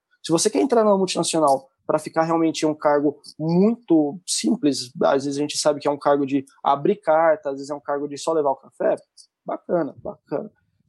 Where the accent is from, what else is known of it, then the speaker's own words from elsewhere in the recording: Limeira, São Paulo, Brazil; Cara, eu sou de Limeira, uma cidade interior, pouco mais de 300 mil habitantes